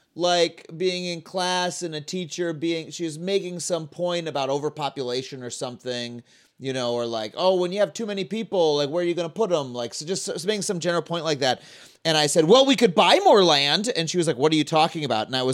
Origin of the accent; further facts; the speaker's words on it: New York, United States; Correct. I grew up on Long Island.